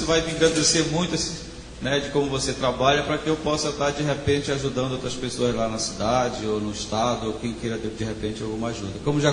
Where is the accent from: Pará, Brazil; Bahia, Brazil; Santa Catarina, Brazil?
Pará, Brazil; Belém; sou de Belém do Pará.